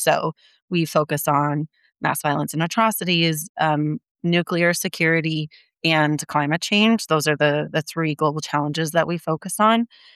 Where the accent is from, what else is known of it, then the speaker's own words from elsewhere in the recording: Wyoming, United States; but I'm from Wyoming. I'm actually calling in from Wyoming right now, and I work full-time remotely from here. And I never thought that I would be back in Wyoming